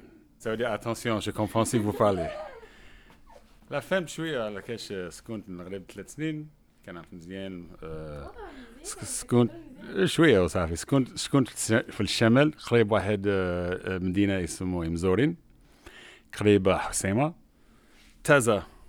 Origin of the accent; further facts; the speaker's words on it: Washington, District of Columbia, United States; born there; French is a second language; Je suis né dans la ville de Washington.